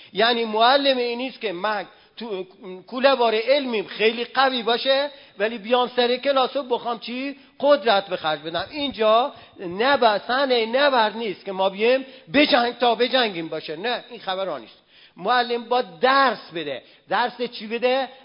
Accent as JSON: {"language": "Persian", "region": "Yazd", "country": "Iran", "said": "میدونستم ما یزدی هستم و خلک هستم و اینا"}